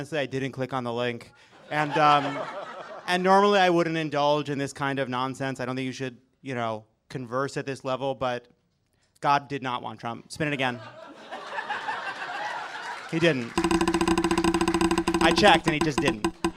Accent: New York, United States; because I'm a Jew from New York.

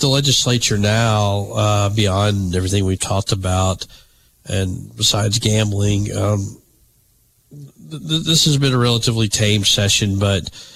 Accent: Birmingham, Alabama, United States; growing up in Birmingham, and, like, how many times are we going to fix I-20-59

